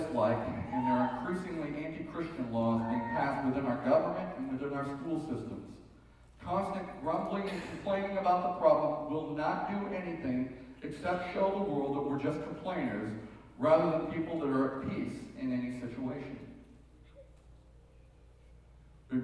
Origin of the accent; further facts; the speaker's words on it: California, United States; I had a pastor in Texas get all over me because I was from California and we voted in Arnold.